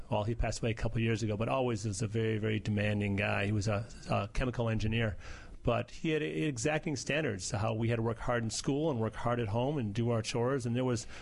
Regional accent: Chicago, Illinois, United States

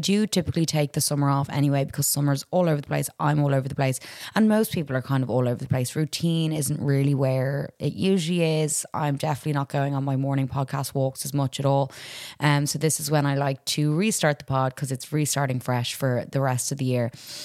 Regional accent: Ireland; Is it just because I'm Irish? I'm used to the cold, the wet.

